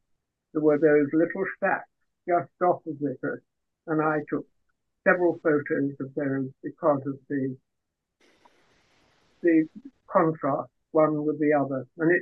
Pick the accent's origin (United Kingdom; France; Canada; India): India; now in United States; Yes, I was born in India, up just in the foothills of the Himalayas.